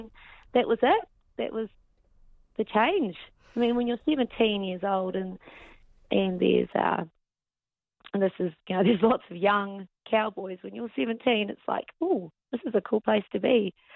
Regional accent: Middlemarch, Otago, New Zealand; I grew up in Middlemarch, so a little town just out of central Otago and surrounded by rocks. You know, it's rural as rural could get. Kind of looks like you're in the middle of America, to be honest.

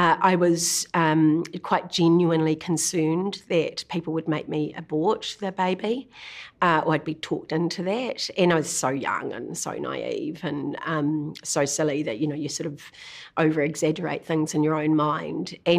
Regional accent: Kinloch, Waikato, New Zealand; also born or lived in Auckland; We grew up in Kinloch predominantly. We moved from Auckland to Kinloch when I was about 5 years old, and that was a very small village then, you know, on the shores of Lake Taupo, and we got to run around in bare feet.

